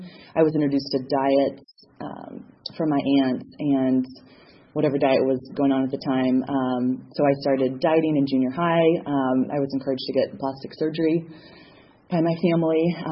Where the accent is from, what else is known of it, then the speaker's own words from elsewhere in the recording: California, United States; I'm a Cali girl, born and raised in Cali, and life was really great.